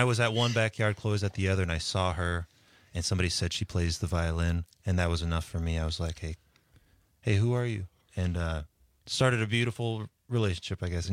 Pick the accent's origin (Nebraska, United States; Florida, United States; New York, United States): Nebraska, United States; Lincoln; growing up in Lincoln, Nebraska